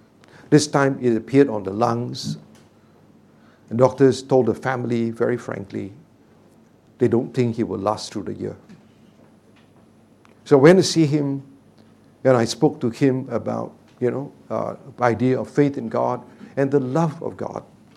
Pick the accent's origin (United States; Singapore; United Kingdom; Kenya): Singapore; Singapore is not kind to people outside our country. You go into hospital here, it's always first class